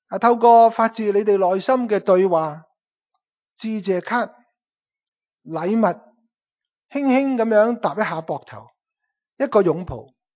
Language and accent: Cantonese; Canada; 我仍然继续会住喺 Surrey。我唔会搬落去西雅图噶。因为呢我是加拿大人来的。